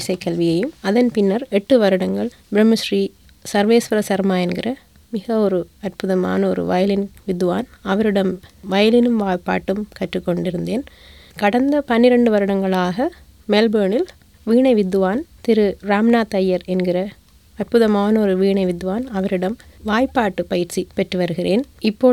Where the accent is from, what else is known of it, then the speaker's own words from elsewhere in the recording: Jaffna, Northern Province, Sri Lanka; moved away as an adult; also born or lived in Singapore; now in Melbourne, Australia; நான் யாழ்ப்பாணத்தில் பிறந்து வளர்ந்து யாழ் வேம்படி மகளிர் கல்லூரியில் உயர்கல்வியை முடித்துக்கொண்டு பின்னர் சிங்கப்பூரில் 5 வருடங்களும் கடந்த 15 வருடங்களாக மெல்பர்னிலும் வசித்து வருகிறேன்.